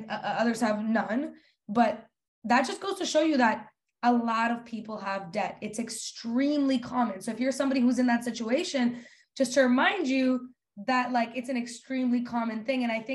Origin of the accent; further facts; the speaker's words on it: Canada; It is more American based, which I am Canadian.